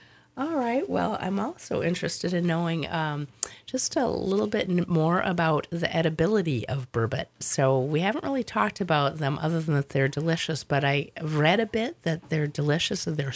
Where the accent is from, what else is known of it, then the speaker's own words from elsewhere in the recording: Minnesota, United States; As most of you would know, I'm from Minnesota, and there are burbot in the northern lakes there.